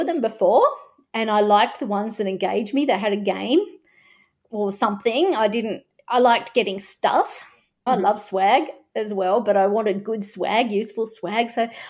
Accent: Sydney, New South Wales, Australia; now in Agnes Water, Australia; we live in Agnes Water. So being able to come back to Sydney, Darling Harbour, where I'm from, I grew up in Inner City Sydney.

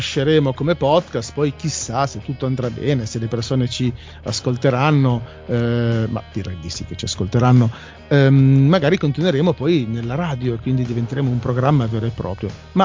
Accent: Genoa, Liguria, Italy; così come si sente la mia origine genovese, quindi noi abbiamo questo amore per l'inflessione dialettale

